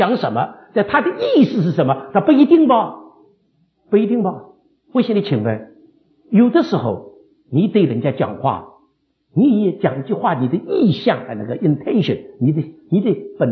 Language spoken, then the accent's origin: Chinese; Shanghai, China; 你可以看见我是个中国人，我是个上海人，我讲广东话他都听不懂。